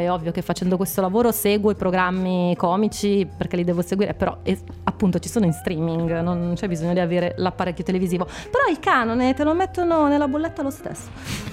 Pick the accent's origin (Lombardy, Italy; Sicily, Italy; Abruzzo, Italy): Lombardy, Italy; Milan; io sono di Milano